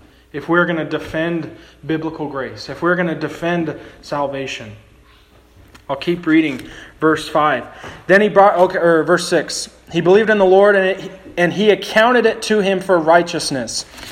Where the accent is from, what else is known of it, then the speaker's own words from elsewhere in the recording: Utah, United States; Okay, I'm from Utah.